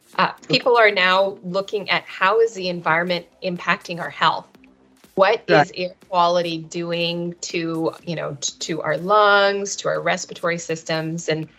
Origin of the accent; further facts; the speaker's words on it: Canada; I grew up in Canada in a somewhat rural setting. I was situated in an area where, you know, we grew up on 20 acres. We had a lot of access to nature. We had, you know, a small family farm with chickens